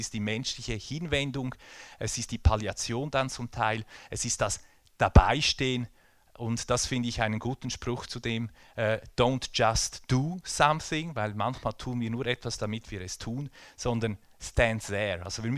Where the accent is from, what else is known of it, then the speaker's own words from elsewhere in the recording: Switzerland; Natürlich, ich komme aus der Schweiz und ich halte mich an die schweizerische Gesetzgebung.